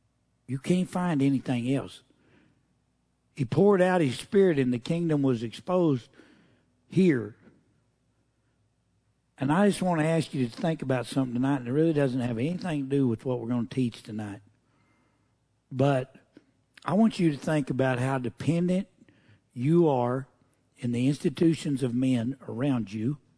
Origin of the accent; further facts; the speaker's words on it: Oklahoma, United States; I grew up in Oklahoma, so I think I went to a Jenner's meeting one time